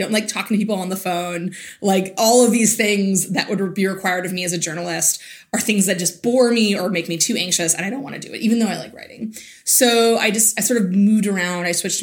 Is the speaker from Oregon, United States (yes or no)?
no; Allentown, Pennsylvania, United States; I had never had, but I grew up in Allentown, so not too far away.